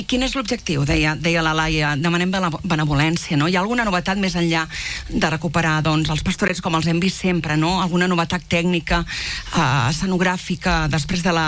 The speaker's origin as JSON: {"language": "Catalan", "town": "Calella", "region": "Catalonia", "country": "Spain", "tie": "born or raised there", "said": "la gent de Calella, els que som de Calella de tota la vida"}